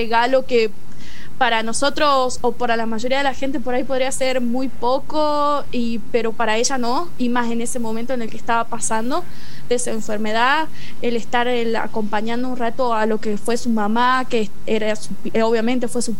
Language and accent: Spanish; Tucumán, Argentina; Estoy actualmente en quinto año. Soy de Tucumán.